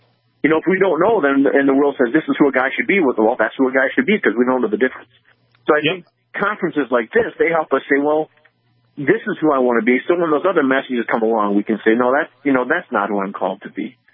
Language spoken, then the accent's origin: English; Chicago, Illinois, United States; I'm actually from Chicago originally.